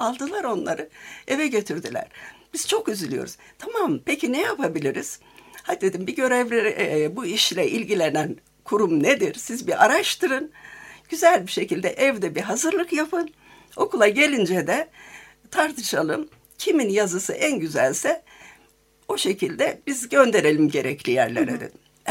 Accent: Araç, Kastamonu, Turkey; Biz köyde büyüdük. İlçemizde sadece ilk ve ortaokul vardı.

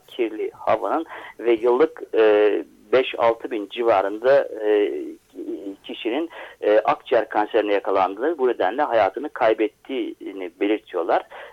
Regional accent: Isparta, Turkey; now in Netherlands; özellikle kömür kullanımından dolayı bazı kentlerde, ki ben Ispartalıyım

